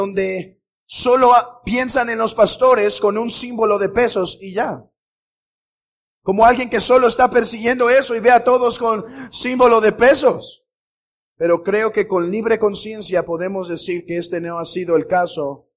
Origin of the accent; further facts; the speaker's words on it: Mexico; Y hermanos, creo que como mexicanos, este tema nos espanta.